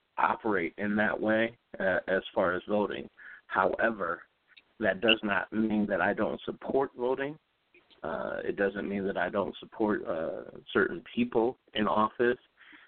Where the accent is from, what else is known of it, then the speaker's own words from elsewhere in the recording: Canton, United States; I was at a community meeting here where I am back in my hometown of Canton earlier this week talking to the mayor.